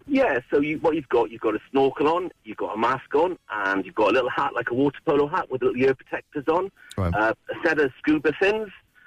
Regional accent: Pembroke, Wales, United Kingdom; now in Cork, Ireland; Well, I played when I was in Wales. I'm from West Wales originally, from Pembroke. And we played when I was in school, and then I didn't play for years. I moved to Ireland.

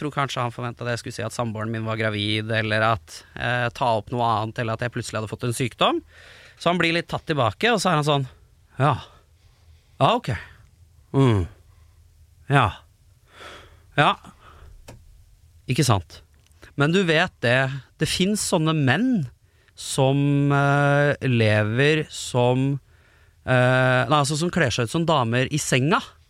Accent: Lørenskog, Akershus, Norway; oppveksten i Lørenskog var også preget av ganske mye homofobi

